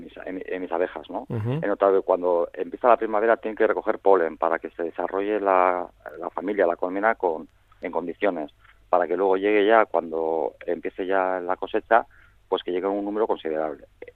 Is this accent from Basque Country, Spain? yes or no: yes; Santutxu, Basque Country, Spain; born there; now in Orozco, Spain; aunque he viajado un poquito por toda Europa y así en mis tiempos más jóvenes, soy nacido en Santutxu.